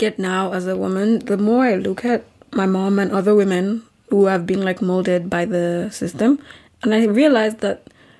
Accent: Nigeria; But I think that because of the way I grew up in Nigeria, I hated my body.

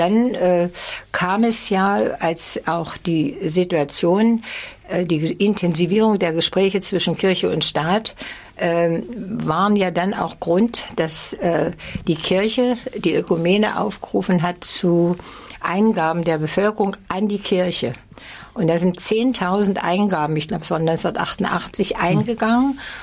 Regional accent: Nordhausen, Thuringia, Germany; also born or lived in Eberswalde; Da bin ich sozusagen über Generationen verwurzelt. Mhm. Ich bin dann von Eberswalde, weil mein Vater im Krieg gefallen ist, nach Nordhausen zu meinen anderen Vorfahren.

